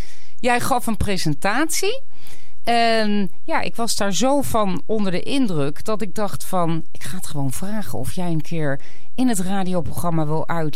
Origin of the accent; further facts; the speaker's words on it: Bennekom, Gelderland, Netherlands; Ik ben opgegroeid in Bennekom.